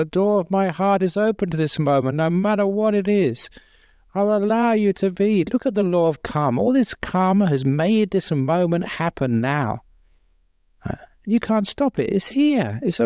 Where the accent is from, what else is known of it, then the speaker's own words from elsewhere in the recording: London, United Kingdom; That was part of growing up in London in the 60s and 70s.